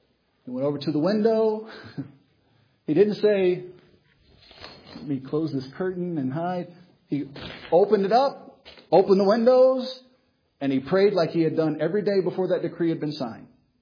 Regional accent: United States; Now, I am an American.

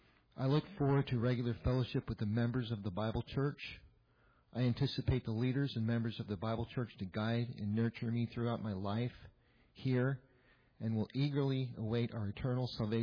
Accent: California, United States; I grew up in California in a Christian home.

